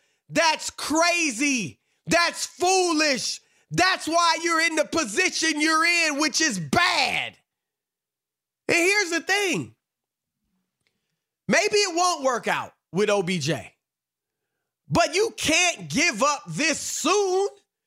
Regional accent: Cleveland, Ohio, United States; I'm from Cleveland.

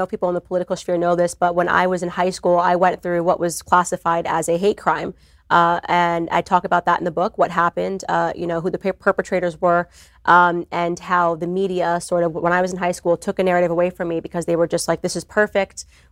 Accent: United States; I certainly don't see myself as black first. I see myself as American first.

